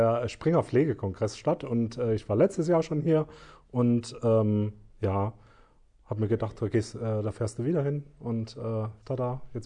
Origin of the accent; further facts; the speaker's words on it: Dresden, Saxony, Germany; ich bin in Dresden aufgewachsen, habe da auch mein Examen noch gemacht an einem städtischen Klinikum